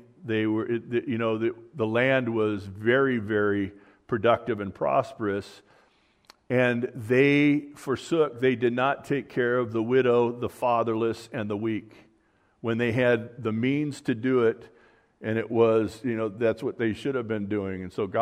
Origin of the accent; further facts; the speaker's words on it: California, United States; I'm from Southern California, sorry.